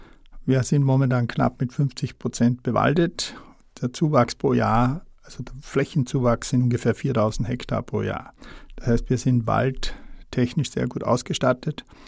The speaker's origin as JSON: {"language": "German", "country": "Austria", "said": "bei uns in Österreich, denke ich, Fichten, Tannen, Buchen"}